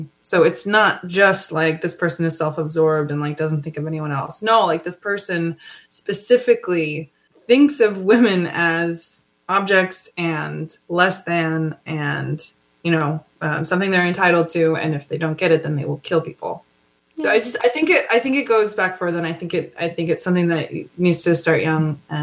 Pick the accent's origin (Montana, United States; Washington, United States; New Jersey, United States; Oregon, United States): Montana, United States; I grew up in Montana. It's like 98.9% white.